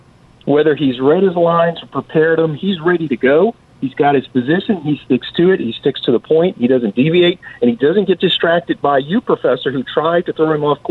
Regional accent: Louisiana, United States; But, you know, this is what I have to overcome when I tell people I'm from Louisiana.

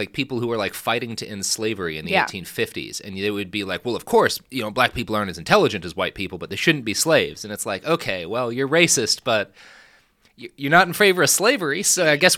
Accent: the South, United States; accent: Deep South; Sophie does not like me using my accent, which I consider a type of racism, because I am a southern man, and I have to hide the reality of who I am.

